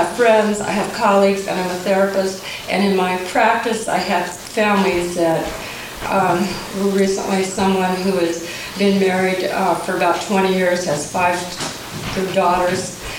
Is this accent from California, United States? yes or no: no; Seattle, Washington, United States; I'm from Seattle.